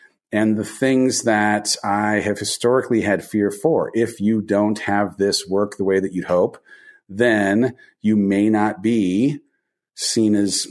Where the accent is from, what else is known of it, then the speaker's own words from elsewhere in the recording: California, United States; Well, I grew up in Southern California, oldest of four kids.